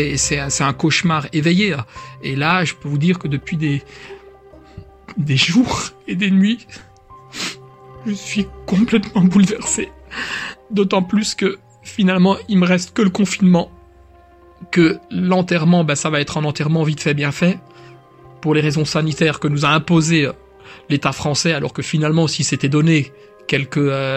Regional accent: Grand Est, France; alors que chez nous, en Alsace, ça flambait directement

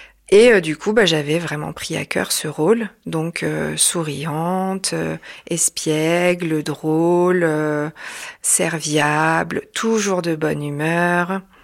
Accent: Auvergne-Rhône-Alpes, France; J'ai vécu mon enfance dans la Loire, dans une famille d'un milieu social plutôt classe moyenne

